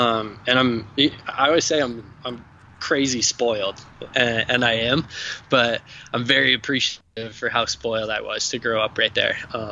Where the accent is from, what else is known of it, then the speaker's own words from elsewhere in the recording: Silverthorne, Colorado, United States; now in Salt Lake City, United States; I grew up in Colorado. I grew up in Silverthorne, so right next to a bunch of ski areas, A-Basin, Copper, Keystone, Breckenridge.